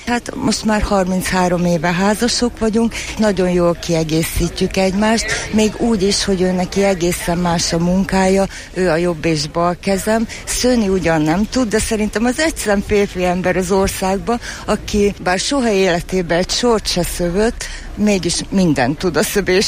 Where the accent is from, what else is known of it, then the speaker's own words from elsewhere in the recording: Csepel, Budapest, Hungary; born there; A nagyszüleim szőttek roncszőnyeget, én Csepelen születtem